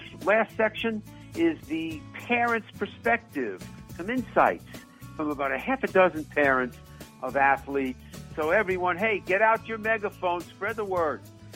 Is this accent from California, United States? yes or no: no; Massapequa, New York, United States; I'm from Massapequa, Sonny.